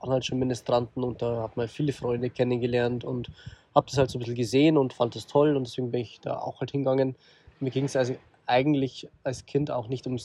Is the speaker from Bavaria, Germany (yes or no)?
yes; Amberg, Bavaria, Germany; Also in Amberg, in einer kleinen Stadt